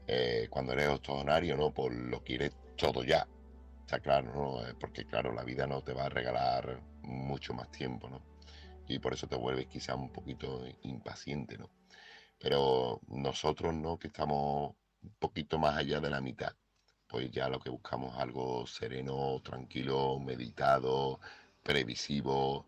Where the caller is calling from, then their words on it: Seville, Andalusia, Spain; corresponsal de Sevilla